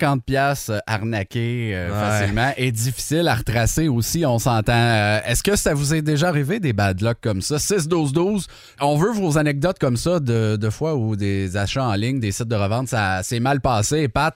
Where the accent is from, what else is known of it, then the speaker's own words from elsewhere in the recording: Coaticook, Quebec, Canada; je viens de Quaticook